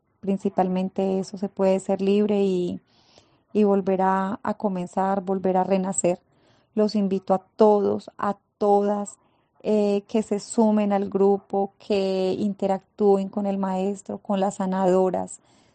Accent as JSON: {"language": "Spanish", "country": "Colombia", "said": "soy de Colombia."}